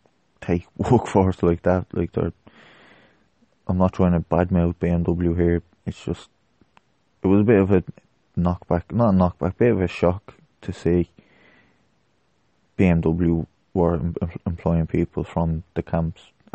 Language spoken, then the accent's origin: English; Ireland; I wasn't alive then, and I'm Irish, not German, so I don't know.